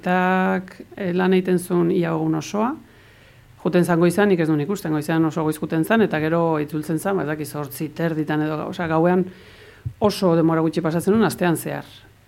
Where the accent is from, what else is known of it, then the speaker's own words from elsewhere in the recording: Mexico; also born or lived in Basque Country; now in Spain; denbora gehiago pasa dudana Mexikon, Euskal Herrian baino, baita nortzaro guztia han.